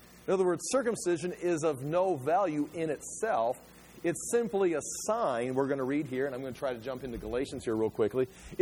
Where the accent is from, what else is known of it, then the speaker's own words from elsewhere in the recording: United States; As a Bible teacher, as an individual man, as an American, it's like, what do you do?